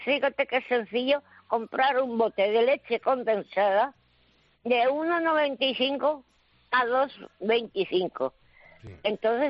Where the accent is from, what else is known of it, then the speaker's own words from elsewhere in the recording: Madrid, Community of Madrid, Spain; now in Yeles, Spain; yo soy de Madrid, soy chamberilera, y mi hijo de Cuatro Caminos.